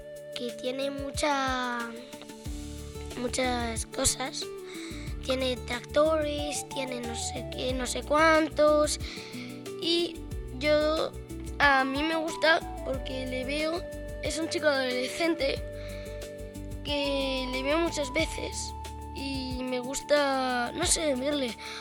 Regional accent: Mazarambroz, Castilla-La Mancha, Spain; mi pueblo está ubicado en Toledo, la Castilla-La Mancha, y el pueblo se llama Mazarambroz. Una cosa curiosa de mi pueblo es que tiene tres pueblos, son tres pueblos, y forman un triángulo los tres.

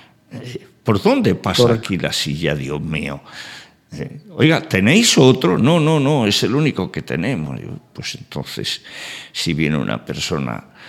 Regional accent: Spain; como somos tan españoles y nos gusta tanto alabar a Felipe II

